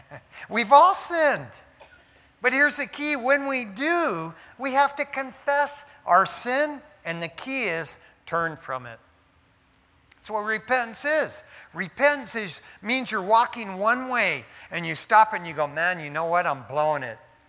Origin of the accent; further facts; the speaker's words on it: Detroit, Michigan, United States; Man, growing up in East Detroit, we had an island off of Detroit called Belle Isle.